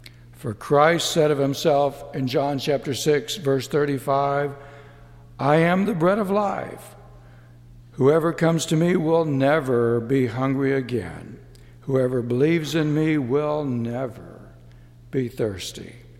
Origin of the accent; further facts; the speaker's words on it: Texas, United States; Growing up in Texas and a lifelong patron of those greasy burgers once served out of orange and white A-frame buildings